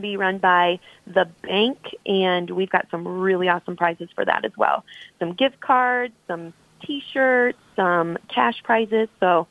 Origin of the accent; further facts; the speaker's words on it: Peyton, United States; So I'm actually from Peyton, and then I moved away and went to college, of course, and I never thought I'd be back here